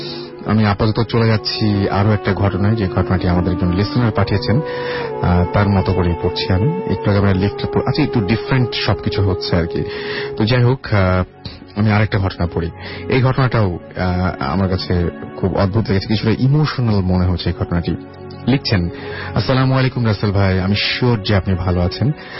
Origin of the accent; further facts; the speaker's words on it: Chittagong, Chittagong Division, Bangladesh; আমার জন্ম চিটাগাংয়ে এবং 2009 সেখানেই এসএসসি কমপ্লিট করেছি আমি, এবং আমরা কতদিন আমরা কোনোদিন আমাদের ভিলেজ অর্থাৎ বরিশালে যাইনি।